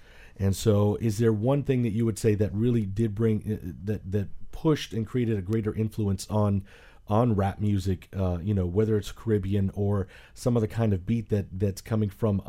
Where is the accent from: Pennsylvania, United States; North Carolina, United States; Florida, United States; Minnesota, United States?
Florida, United States; West Palm Beach; growing up in West Palm Beach, so I grew up in the Wellington community, and this is a predominantly white community. And so not a lot of Hispanics like me